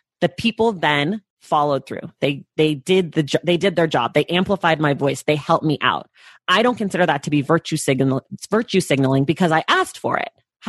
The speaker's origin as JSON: {"language": "English", "country": "United States", "said": "I'm aware that I have a privilege being American and being wealthy and like being able to travel to other countries."}